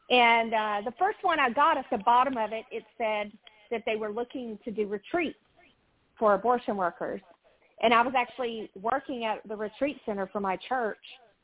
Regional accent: Alabama, United States; now in Texas, United States; I live in Texas now. I'm from Alabama, but I live in Texas.

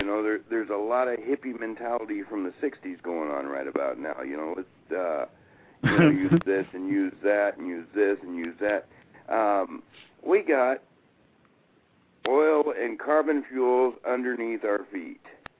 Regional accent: California, United States; born there; I was born down in Southern California, yes.

